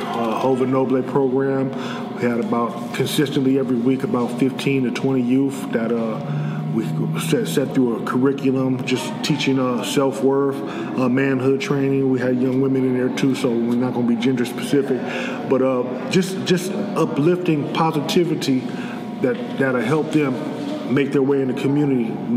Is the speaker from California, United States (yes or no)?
yes; San Jose, California, United States; also born or lived in Compton; I was born in Compton, California back in 75. I was back and forth from Compton to San Jose, California. This is Northern California. Back and forth pretty much all my life. But if you ask me, I grew up in San Jose, East San Jose